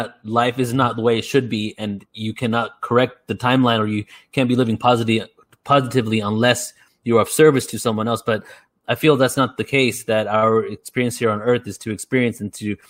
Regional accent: England, United Kingdom; born there; I was raised Hindu, I was born in England, and I celebrated Christmas every year

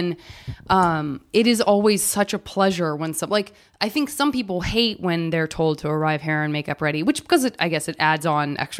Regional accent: Arizona, United States; I'm from Arizona.

